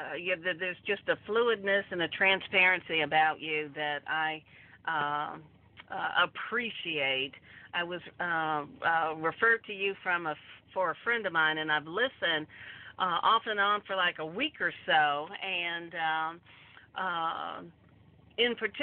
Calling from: Atlanta, Georgia, United States; But I'm calling from Atlanta.

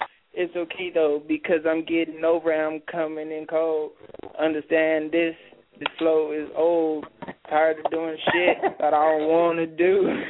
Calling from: Phoenix, Arizona, United States; I'm calling from Phoenix, Arizona, as always.

